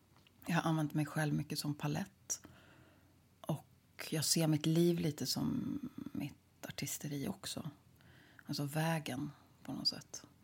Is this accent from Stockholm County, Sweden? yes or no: yes; Stockholm County, Sweden; Så jag kommer liksom från Stockholms skärgård kan man säga.